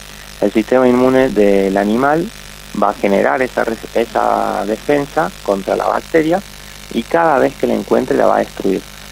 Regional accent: Argentina; siendo los únicos argentinos

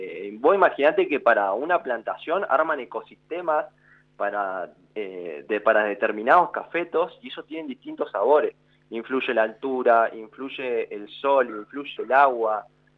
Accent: Cipolletti, Río Negro, Argentina; Sí, soy de Sipo, pero bueno, trabajo en Neuquén

